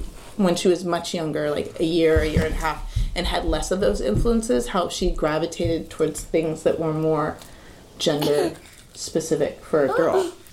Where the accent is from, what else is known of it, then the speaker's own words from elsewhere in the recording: Berkeley, California, United States; I'm 40 years old. I grew up in Berkeley